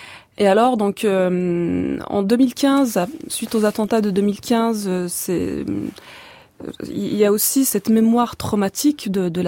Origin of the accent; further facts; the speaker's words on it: Algeria; also born or lived in France; Je suis née en France et j'ai grandi en Algérie, donc dans un pays musulman où j'ai étudié dès l'enfance à l'école primaire et puis dans le secondaire.